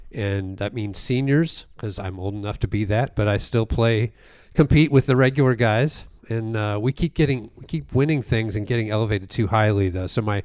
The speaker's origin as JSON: {"language": "English", "town": "Kirkwood", "region": "Missouri", "country": "United States", "tie": "born or raised there", "said": "Well, I was born and raised in, I was born in Kirkwood, Missouri, St. Louis municipality."}